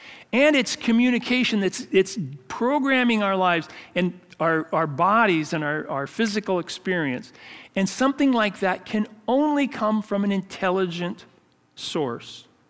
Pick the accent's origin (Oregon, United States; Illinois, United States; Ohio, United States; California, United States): California, United States; Downey; born there; But is it true that I was born in Downey, California? Yes.